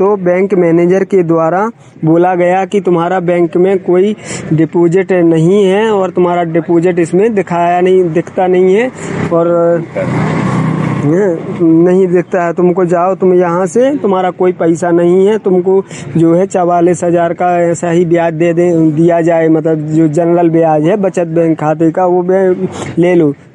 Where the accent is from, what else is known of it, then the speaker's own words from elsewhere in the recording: Lalar, Madhya Pradesh, India; ग्राम ललार, जिला पन्ना, थाना मड़ला का मूल निवासी हूँ।